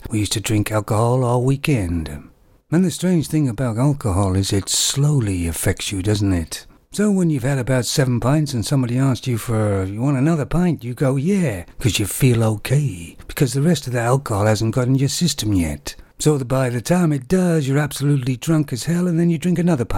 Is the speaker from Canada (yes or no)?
yes; Canada; born there; I was born in Canada